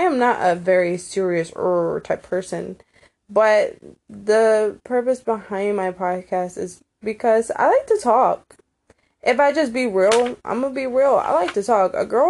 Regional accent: North Carolina, United States; also born or lived in Michigan; I was born in Michigan, but I don't really feel from Michigan. Like, I moved to North Carolina at a very young age. I moved to North Carolina around 2-3 years old. So I was only living in Michigan for a good 3 years of my life.

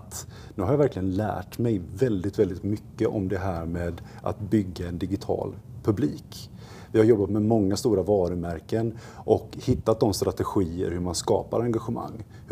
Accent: Gothenburg, Västra Götaland County, Sweden; now in Stockholm, Sweden; Jag är född och uppvuxen i Göteborg, som jag hoppas att det fortfarande hörs när jag pratar. Och sen så flyttade jag till Stockholm för att jag ville jobba med tv.

